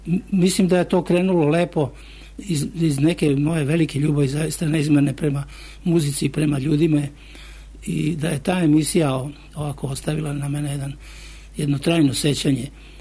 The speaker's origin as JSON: {"language": "Serbian", "region": "Belgrade", "country": "Serbia", "tie": "born or raised there", "said": "rođen sam u Beogradu, u ulici Kraljice Natalije, gde je sada ginekološka akušerska klinika, pre skoro 84 godine."}